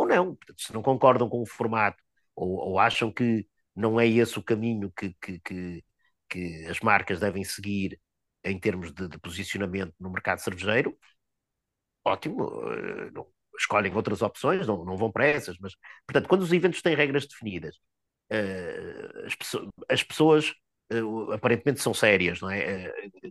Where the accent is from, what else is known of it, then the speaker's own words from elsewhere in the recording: Porto, Norte, Portugal; Sou aqui do Porto